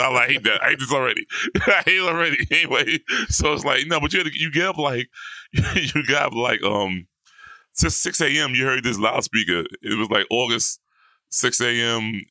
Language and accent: English; Queens, New York, United States; So ironically, I'm from Howard, Queens.